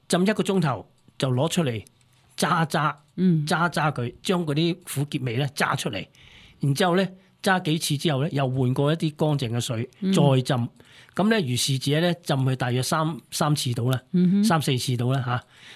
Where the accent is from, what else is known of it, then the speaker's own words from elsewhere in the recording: China; 汤咧就我哋中国人最中意噶啦